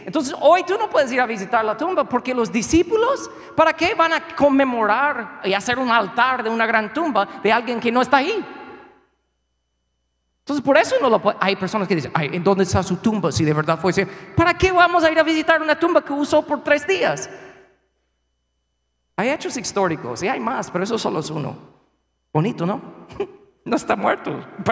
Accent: United States; Spanish is a second language; Yo soy gringo

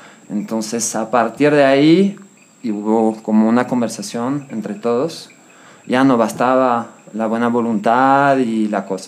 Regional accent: Venezuela; moved away as an adult; also born or lived in Caracas; now in Ecuador; yo llego a Ecuador hace 5 años y medio y vengo de Venezuela después de haber vivido unos 10 años, ¿no? En Caracas.

